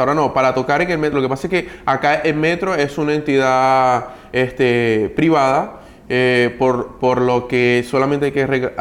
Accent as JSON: {"language": "Spanish", "country": "Venezuela", "said": "soy venezolano"}